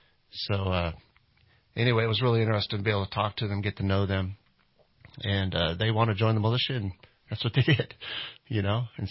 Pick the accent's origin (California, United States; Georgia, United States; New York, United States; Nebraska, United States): Nebraska, United States; Yeah, and I'm from Nebraska originally. I was raised on a farm there